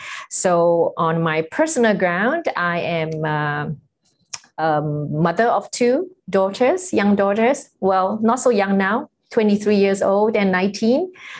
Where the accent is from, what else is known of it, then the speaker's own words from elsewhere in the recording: Singapore; now in Bangkok, Thailand; I'm from Singapore. I've lived in Thailand for over 30 years, and in Thailand … for short.